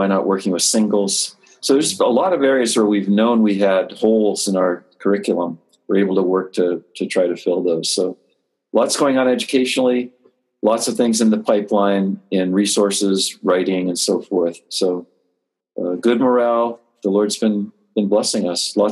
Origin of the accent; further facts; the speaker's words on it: Hawaii, United States; moved away; I grew up in Hawaii. My dad moved, and his family, he moved out there as a little kid with his parents. My grandfather ran the park system on Oahu. And so my family goes back almost 100 years now in Hawaii. I'm the only one that's flown the coop.